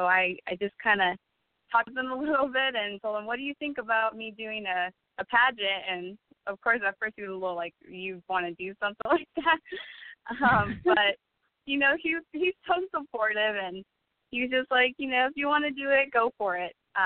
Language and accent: English; West Coast, United States; I'm originally from the West Coast, but I've been enjoying the East Coast, so.